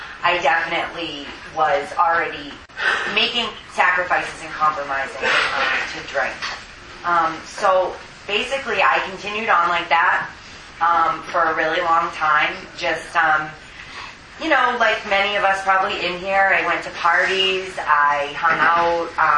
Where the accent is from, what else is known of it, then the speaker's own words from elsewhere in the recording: Boston, Massachusetts, United States; I'm from Boston, Massachusetts, and I started, drinking at a relatively young age.